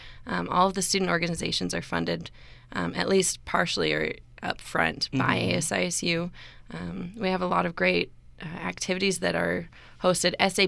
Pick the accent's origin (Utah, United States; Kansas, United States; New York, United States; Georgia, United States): Utah, United States; also born or lived in North Carolina; so I was raised in Utah and North Carolina, and before I came to school at ISU in Pocatello, I was actually over in Emmett, which is kind of by Boise.